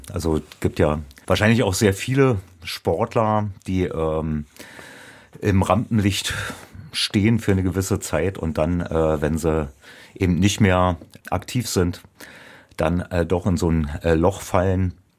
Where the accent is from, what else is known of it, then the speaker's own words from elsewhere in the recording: Berlin, Germany; in der Gegend, wo ich aufgewachsen bin, nicht so selbstverständlich ist, weil ich aus Berlin-Karlshorst komme, was damals eher so eine Gegend, heute auch noch vom 1. FC Union ist, wo die meisten Leute eben Union-Fans sind.